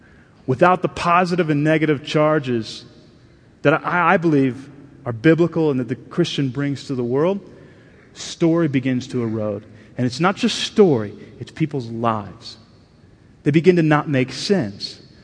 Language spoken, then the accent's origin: English; Texas, United States; And I grew up in Texas, and I love Texas football tradition.